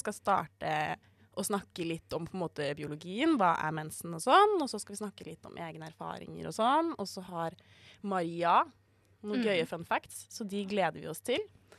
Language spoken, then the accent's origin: Norwegian; Oslo, Norway; now in Bergen, Norway; For jeg er jo fra Oslo, og da kan du på en måte bare gå ut i skogen, og så kan du bare gå.